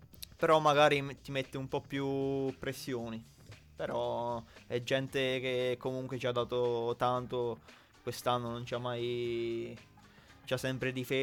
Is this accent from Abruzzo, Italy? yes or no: yes; Pescara, Abruzzo, Italy; io sono nato a Pescara e ho iniziato a dare i primi calci a 5-6 anni nelle classiche squadrette di città